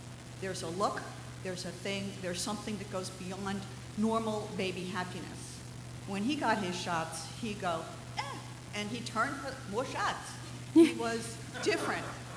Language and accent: English; Connecticut, United States; and I'm from Connecticut. I'm an immunization coordinator in a local health district.